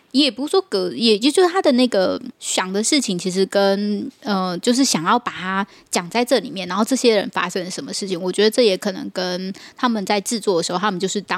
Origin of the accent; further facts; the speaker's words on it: Taiwan; 就是我们台湾人到底是怎么，现在到底是怎么去开放的谈政党跟政治立场这件事情。